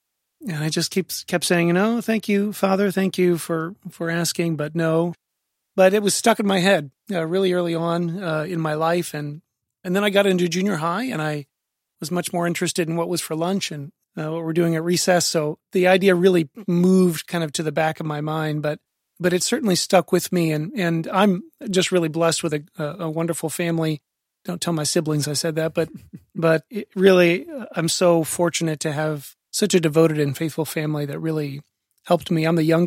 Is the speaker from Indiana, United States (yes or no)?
yes; Evansville, Indiana, United States; we're here on Sacred Heart campus, and that's where I was born and raised, here at Sacred Heart on the west side of Evansville.